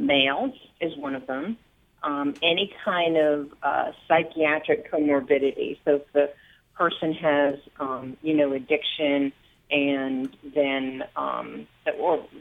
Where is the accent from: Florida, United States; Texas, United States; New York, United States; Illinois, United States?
Florida, United States; I'm from Florida.